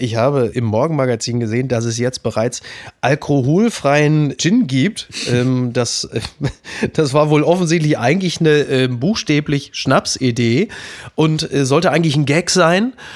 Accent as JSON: {"language": "German", "region": "North Rhine-Westphalia", "country": "Germany", "said": "Ich komme ja aus dem Ruhrgebiet"}